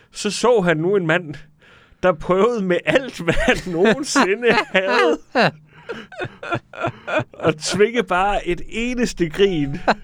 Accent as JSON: {"language": "Danish", "town": "Aarhus", "region": "Central Denmark Region", "country": "Denmark", "tie": "born or raised there", "said": "Jeg har lige været hjemme i Aarhus sidste uge"}